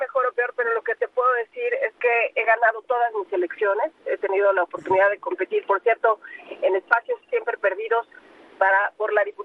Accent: Ecatepec, State of Mexico, Mexico; Como te decía, yo crecí en Ecatepec y a mí me duele mucho saber que yo podía a los 10, 11 años salir a jugar a la calle

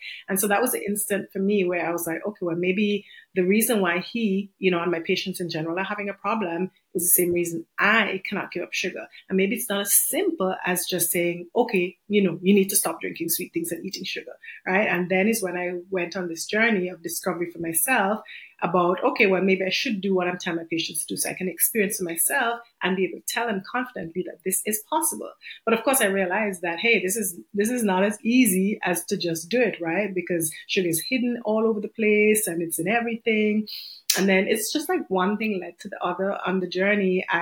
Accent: Antigua & Barbuda; moved away as an adult; now in Mississippi, United States; So basically, I came here to Mississippi from Antigua in 2013

